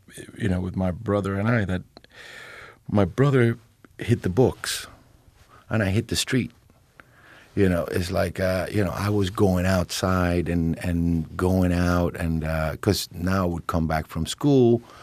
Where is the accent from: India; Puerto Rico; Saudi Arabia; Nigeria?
Puerto Rico; growing up in Puerto Rico, I grew up around a time that it was really interesting because it was the early 70s